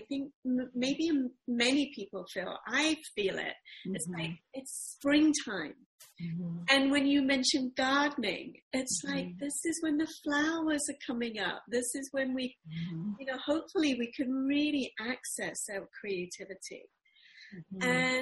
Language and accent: English; United Kingdom; I'm from Britain. My family's English and Irish.